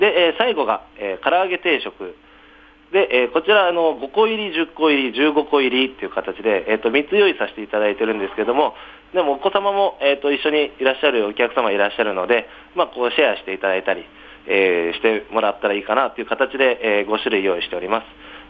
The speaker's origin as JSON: {"language": "Japanese", "region": "Niigata", "country": "Japan", "said": "僕新潟出身なので"}